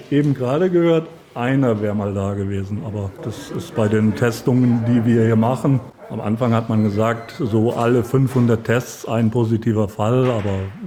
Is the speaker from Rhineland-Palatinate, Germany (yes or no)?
yes; Schöndorf, Rhineland-Palatinate, Germany; Das wäre jetzt in meinem Heimatort in Schöndorf unser Gasthaus.